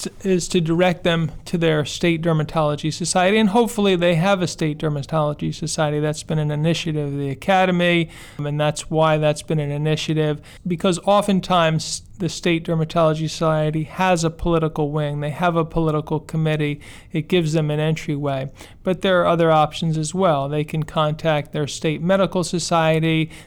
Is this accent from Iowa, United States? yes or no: no; Pennsylvania, United States; In many states, and I'm from Pennsylvania